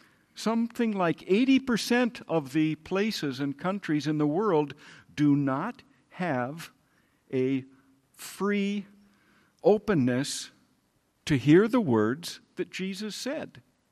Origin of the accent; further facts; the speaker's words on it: United States; I'm from the United States, and they have mass shootings, and when I was a little boy, they didn't have them.